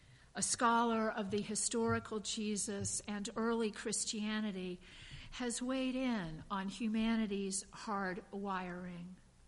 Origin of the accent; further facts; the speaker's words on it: Virginia, United States; a place called Thunder Ridge in my home state of Virginia.